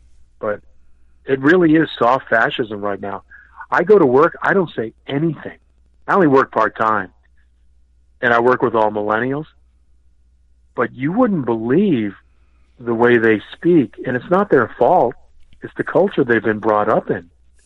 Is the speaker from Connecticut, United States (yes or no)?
yes; Connecticut, United States; also born or lived in Boston; You're from Pennsylvania, and I grew up in Connecticut, but I'm from Boston.